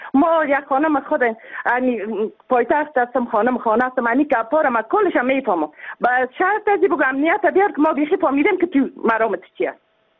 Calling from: Kabul, Afghanistan; ما یک خانم از کابل هستم.

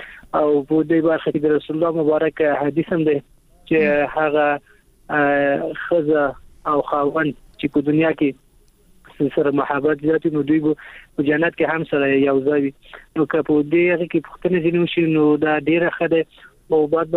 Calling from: Kabul, Afghanistan; د کابل ولایت څخه مې اړیکې نیولې

